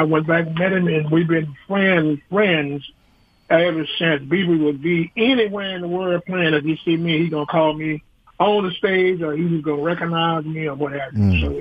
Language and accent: English; Mississippi, United States; being born and raised in Mississippi, so I got to carry that. I am that everywhere and anywhere I go.